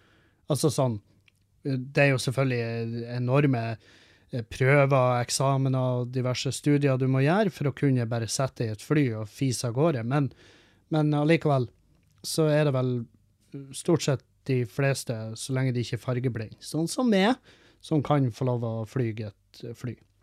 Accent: Meløy, Nordland, Norway; Det er fordi at i bygda der jeg vokste opp, så er Namdal, det er altså Namdal.

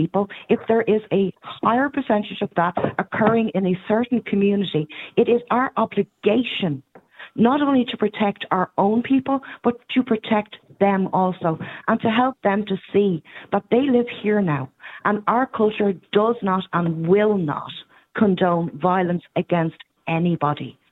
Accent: Ireland; to educate, to inform, and to protect not only us as Irish people

